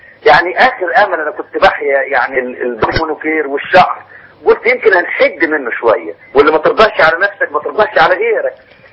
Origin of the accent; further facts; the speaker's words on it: Egypt; أنا راجل مصري عربي شرقي أصيل